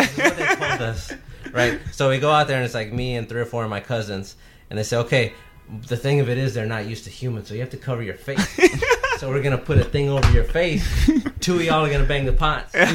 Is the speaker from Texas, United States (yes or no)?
yes; San Antonio, Texas, United States; now in Houston, United States; I'm from San Antonio. I live in Houston now, from San Antonio.